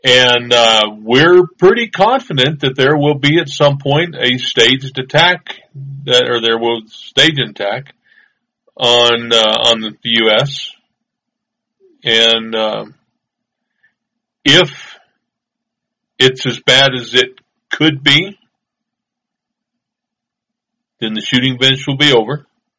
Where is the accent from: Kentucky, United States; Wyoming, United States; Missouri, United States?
Wyoming, United States; Cody; Here is a place in my old hometown, Cody, Wyoming. I guess it was my hometown as long as I lived there, wasn't it? It was where my home was. Wasn't born there or nothing